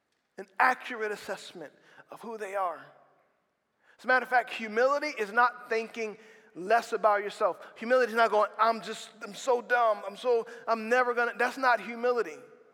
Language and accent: English; Slidell, Louisiana, United States; I'm from Slidell, Louisiana. What am I doing here?